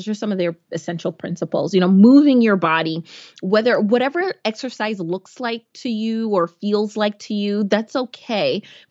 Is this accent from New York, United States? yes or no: yes; New York, United States; I grew up right outside the Bronx.